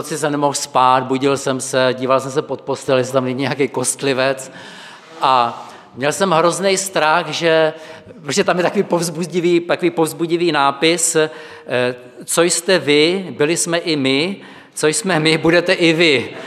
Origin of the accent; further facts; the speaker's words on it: Brno, South Moravian Region, Czechia; Víte, že pocházím z Brna